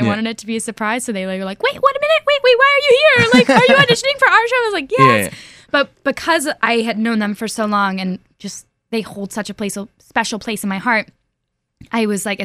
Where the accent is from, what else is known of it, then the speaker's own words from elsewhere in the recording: Ossining, New York, United States; I grew up in Westchester County, Ossining, New York.